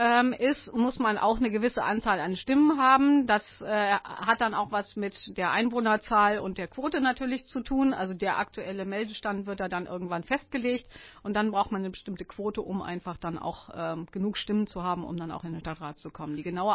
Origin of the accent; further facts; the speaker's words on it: Tündern, Lower Saxony, Germany; wenn ich jetzt in meiner alten Heimat Tündern sagen möchte, da habe ich noch ganz viele Freunde